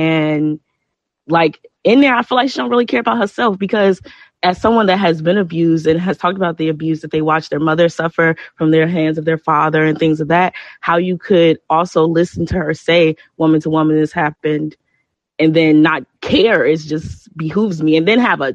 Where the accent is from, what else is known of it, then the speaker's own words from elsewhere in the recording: Chicago, Illinois, United States; maybe it's just me, I'm from Chicago